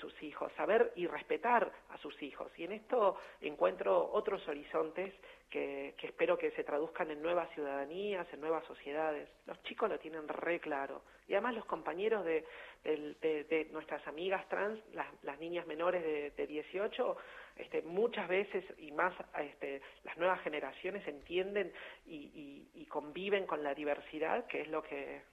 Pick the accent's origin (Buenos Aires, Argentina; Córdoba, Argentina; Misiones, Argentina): Buenos Aires, Argentina; also born or lived in Salta; Yo nací en Salta y mi familia migró toda completa conmigo cuando yo era chica aquí a la ciudad de Buenos Aires.